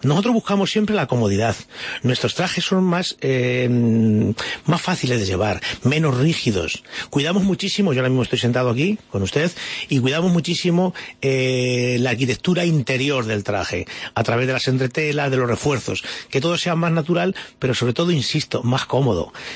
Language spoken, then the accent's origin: Spanish; Toledo, Castilla-La Mancha, Spain; Parecían armaduras yo soy de Toledo, parecía una armadura de estas de militares.